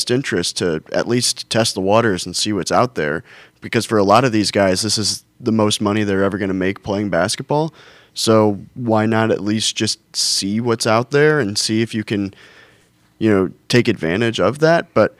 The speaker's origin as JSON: {"language": "English", "town": "St. Louis", "region": "Missouri", "country": "United States", "said": "I'm a St. Louis sports fan. I'm from St. Louis."}